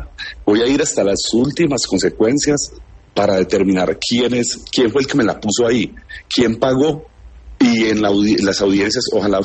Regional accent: Bello, Antioquia, Colombia; also born or lived in Ituango; Yo soy del municipio de Bello, nací en Ituango, pero me hice mi vida en Bello. Bello me adoptó como hijo

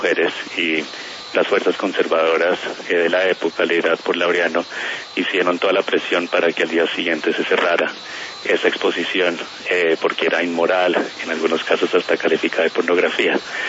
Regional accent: Colombia; now in Hong Kong; yo soy de Colombia, pero vivo en Hong Kong hace 5 años

